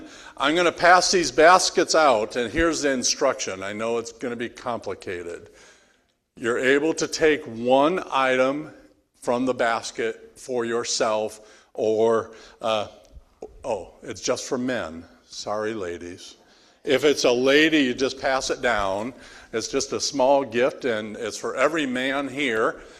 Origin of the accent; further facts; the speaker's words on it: Detroit, Michigan, United States; I grew up in Detroit, so family is there